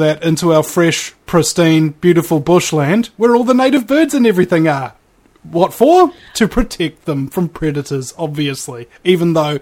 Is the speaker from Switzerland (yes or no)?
no; New Zealand; I'm kind of embarrassed to tell people I'm a New Zealander as well.